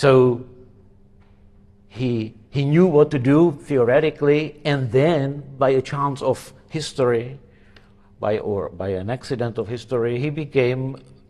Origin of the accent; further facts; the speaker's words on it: Czechia; born there; English is a second language; I was born in Czechoslovakia, unfortunately, to the period of communism, which started there a few years after the Second World War.